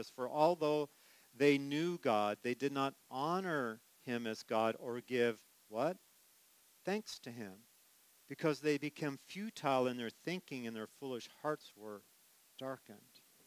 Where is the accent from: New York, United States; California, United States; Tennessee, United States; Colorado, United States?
California, United States; I said I'm from California. I'm actually Midwest now. I've lived here longer than I did on the West Coast. But in California, I grew up with four seasons.